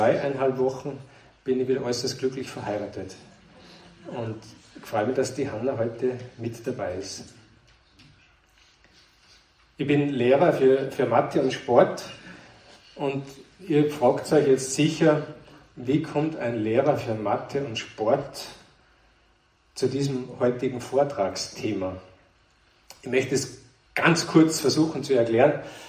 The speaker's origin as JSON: {"language": "German", "town": "Kuchl", "region": "Salzburg", "country": "Austria", "said": "Also ich bin aus Kuchl, ist ein wesentlicher Teil aus Kuchl. Ist ein sehr schöner Ort."}